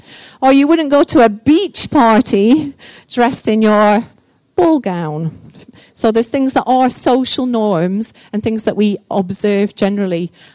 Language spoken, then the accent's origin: English; United Kingdom; and I'm British, then sometimes American people can say something